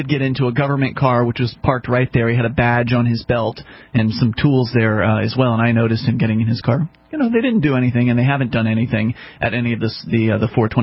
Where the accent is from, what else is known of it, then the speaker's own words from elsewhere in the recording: Keene, New Hampshire, United States; We come from the Keene area, which is the southwest corner of the state